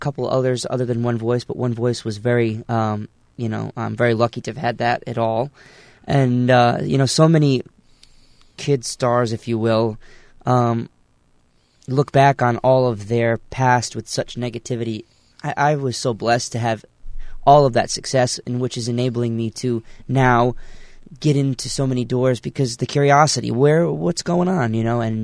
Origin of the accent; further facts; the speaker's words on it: Rhode Island, United States; I make my time between my home state of Rhode Island, the north, and Nashville.